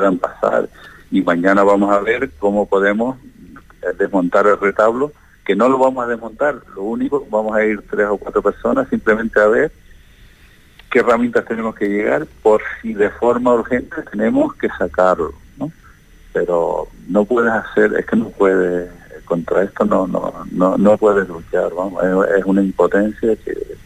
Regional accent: El Paso, Canary Islands, Spain; Pero yo soy del Paso, trabajo aquí

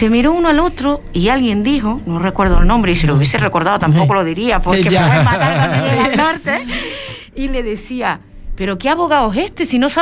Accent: Corralejo, Canary Islands, Spain; Yo soy de la zona norte, soy de Corralejo.

